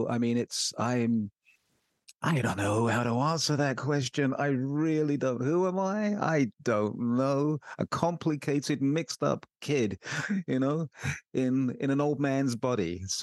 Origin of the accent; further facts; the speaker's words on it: London, United Kingdom; I'm from London, the UK. And the very weird thing is that when I go back home, people say I've got an American accent